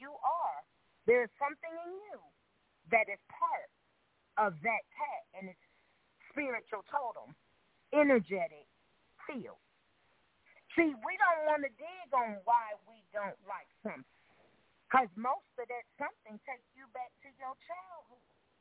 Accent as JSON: {"language": "English", "town": "Brooklyn", "region": "New York", "country": "United States", "tie": "born or raised there", "said": "My mother, I grew up in African Lion Safari in my mama's motherfucking co-op in Brooklyn, motherfucking New York."}